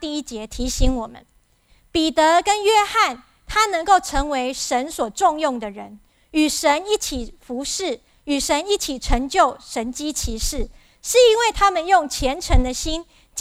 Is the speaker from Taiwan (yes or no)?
yes; Taiwan; 我们在台湾的我是从台湾来